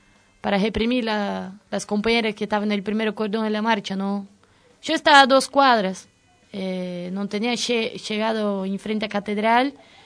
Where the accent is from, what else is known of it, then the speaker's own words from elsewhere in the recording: Brazil; yo soy de Brasil y nunca se realizó un encuentro nacional de mujeres